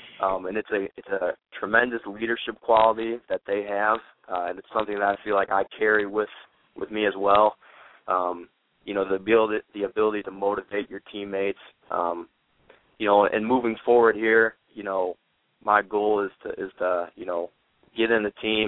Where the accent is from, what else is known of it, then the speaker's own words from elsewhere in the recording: Chicago, Illinois, United States; Well, I'm from the Chicagoland area, so it'd be the Chicago Bears.